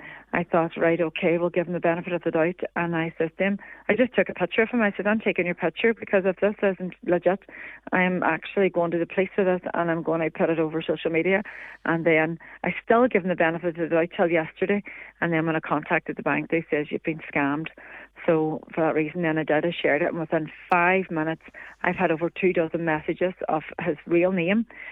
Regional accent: Strabane, Northern Ireland, United Kingdom; He wanted to meet in Lifford because I'm from Strabane.

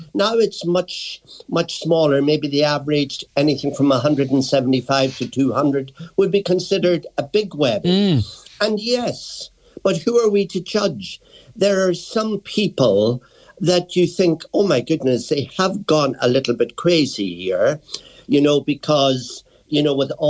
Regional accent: Ireland; people in Ireland, we as an Irish race, we're more confident.

